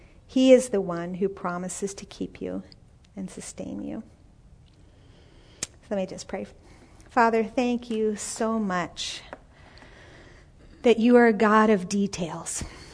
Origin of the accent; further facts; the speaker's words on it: Virginia, United States; also born or lived in England; now in Louisville, United States; I was born in England, raised in Northern Virginia, went to college in Philadelphia and studied technical theater.